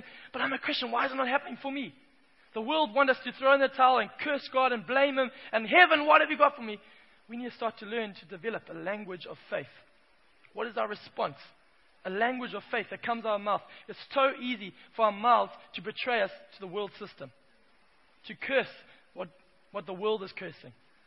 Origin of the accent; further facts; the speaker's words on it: Zimbabwe; I grew up in Zimbabwe and we developed a language of our own that only Zimbabweans understood.